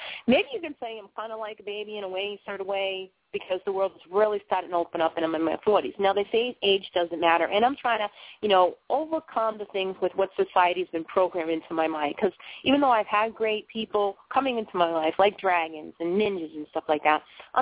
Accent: Boston, Massachusetts, United States; accent: Bostonian; you know, with my Bostonian accent, I'm telling you, I brutally slaughter words.

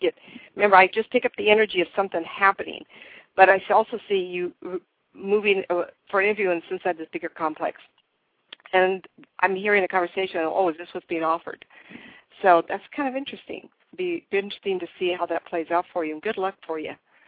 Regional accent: California, United States; I'm originally from California.

